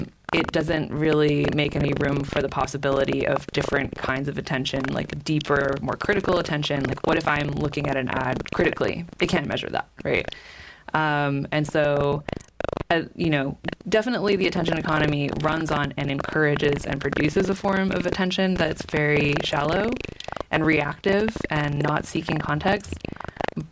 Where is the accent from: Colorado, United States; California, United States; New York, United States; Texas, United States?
California, United States; I'm someone, I grew up in California. I spend a lot of time up north.